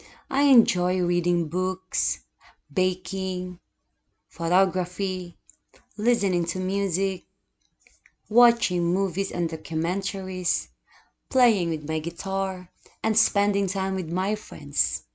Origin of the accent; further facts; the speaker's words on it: Philippines; now in Kobe, Japan; I am from the Philippines and currently living in Kobe. I came to Japan 5 years ago.